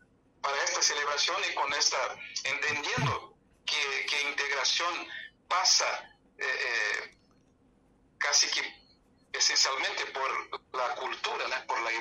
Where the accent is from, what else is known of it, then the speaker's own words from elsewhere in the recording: Brazil; Spanish is a second language; Somos nosotros brasileños, Brasil, el primer parcero comercial de la Argentina